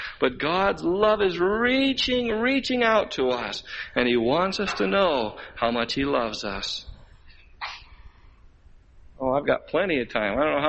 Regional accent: Tacoma, Washington, United States; Well, you know, one time I used to be a salesman in Tacoma, Washington. That's where I'm from. I'm from Tacoma, Washington.

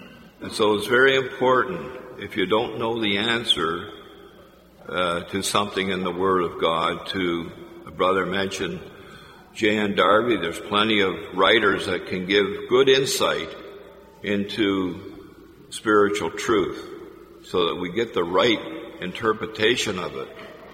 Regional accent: Canada; I'm from Canada, so I don't have that on my vehicle.

